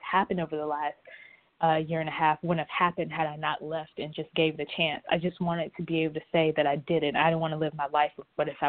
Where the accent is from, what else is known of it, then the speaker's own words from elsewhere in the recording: Alabama, United States; Like I'm from Alabama, but we like live kind of like on the state line. So if we want to go to Walmart, we literally have to go to Mississippi to go to Walmart.